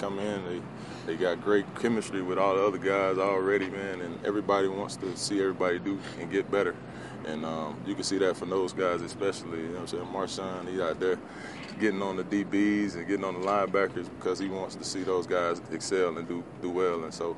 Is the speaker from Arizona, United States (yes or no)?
no; Florida, United States; I grew up in Florida, man. I had 18 years to go out and walk on the sand and beach sand and stuff.